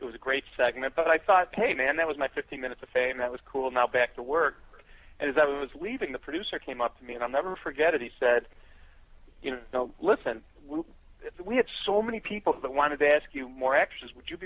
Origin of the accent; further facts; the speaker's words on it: Chicago, Illinois, United States; I just happened to be standing next to a guy that had a radio show in my hometown of Chicago